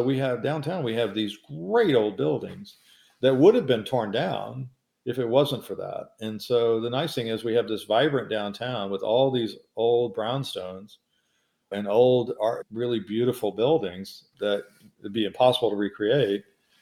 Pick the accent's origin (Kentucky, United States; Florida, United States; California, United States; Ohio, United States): Kentucky, United States; Louisville; I'm from Louisville. If you go to Louisville, you see a lot of the same stuff downtown.